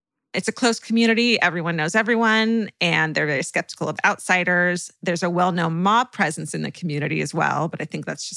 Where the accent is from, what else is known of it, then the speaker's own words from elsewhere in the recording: California, United States; Okay, I'm from Orange County.